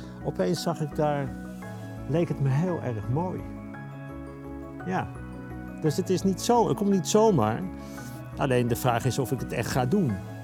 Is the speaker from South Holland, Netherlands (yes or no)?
no; Bussum, North Holland, Netherlands; ik kom uit Bussum. Dat was toen nog een klein dorp.